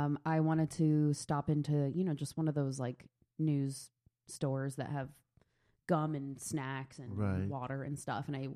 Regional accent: Pennsylvania, United States; So La Colombe is a Philly company, and I grew up outside of Philly.

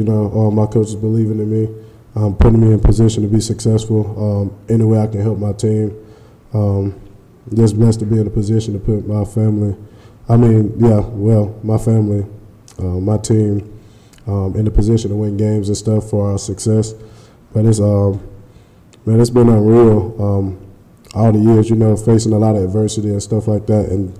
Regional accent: Saraland, Alabama, United States; also born or lived in Mobile, Alabama; growing up in the South, in Mobile, Alabama, raised in Sarah Land, Alabama, like, SEC was the world, you know, to us, me and my cousins, growing up.

